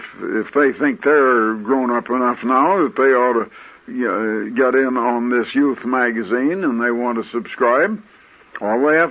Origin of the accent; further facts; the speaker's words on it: Des Moines, Iowa, United States; I had been born and raised in Des Moines, Iowa.